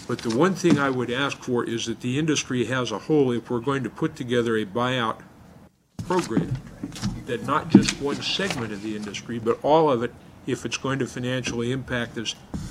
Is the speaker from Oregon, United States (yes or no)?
yes; Newport, Oregon, United States; I'm from Newport.